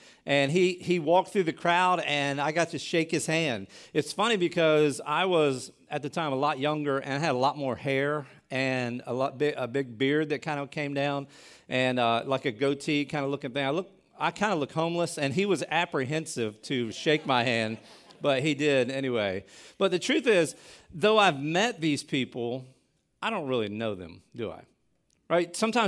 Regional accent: Delaware, United States; then he played for my rival high school where I grew up in Delaware.

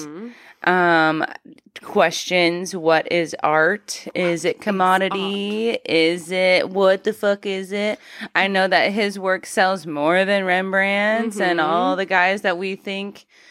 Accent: United States; I'm American.

